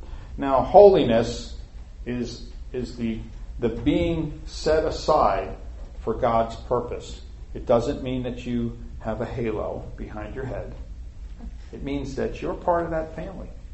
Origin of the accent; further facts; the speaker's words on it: New York City, New York, United States; I grew up in New York City.